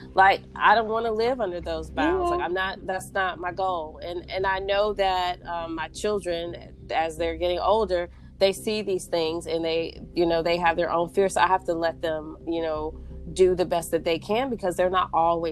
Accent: the South, United States; I grew up in the South. You know, I grew up in a place where I didn't have access to all of these things

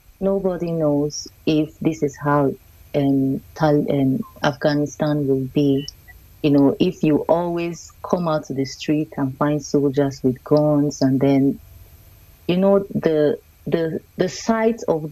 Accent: Nigeria; Yeah, so, but then, like I said, now, let me bring it home. I'm Nigerian.

